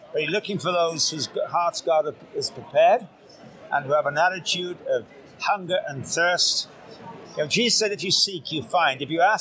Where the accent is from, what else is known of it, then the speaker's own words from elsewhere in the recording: United Kingdom; now in Toronto, Canada; I'm British, but I've lived in Toronto for the last 21 years.